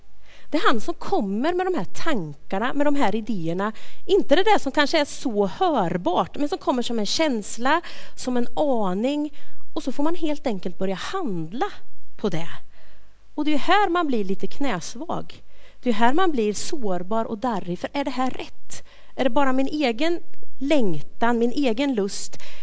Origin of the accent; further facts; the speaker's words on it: Östergötland, Sweden; Jajamän, så jag är från Östergötland.